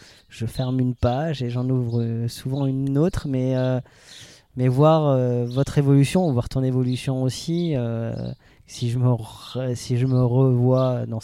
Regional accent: Grand Est, France; parce qu'on est alsacien

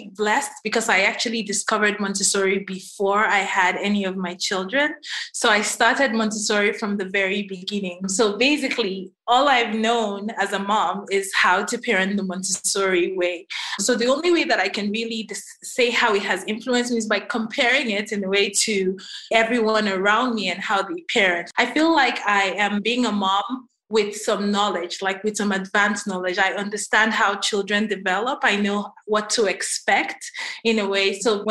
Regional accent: Nigeria; moved away as an adult; now in United States; I was born and raised in Nigeria, but I moved to the US for college

